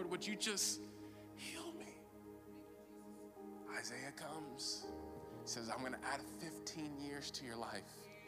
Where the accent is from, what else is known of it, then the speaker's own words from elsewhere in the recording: Las Vegas, Nevada, United States; Me and my wife, we were debating on going to a conference in Vegas. We're from Vegas, and my old pastor, Pastor Benny Perez, was putting on a conference